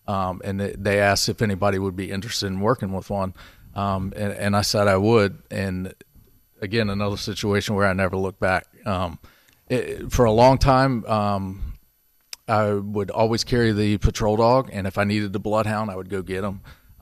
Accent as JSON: {"language": "English", "town": "Hampton", "region": "Virginia", "country": "United States", "tie": "born or raised there", "said": "I grew up in Hampton. Lived there all my life until briefly I went away to James Madison University."}